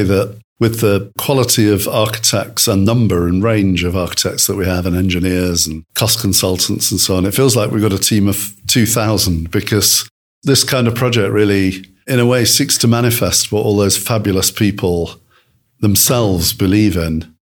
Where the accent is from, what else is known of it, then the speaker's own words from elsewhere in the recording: Lewes, South East England, United Kingdom; I'm in Lewes, which is actually my hometown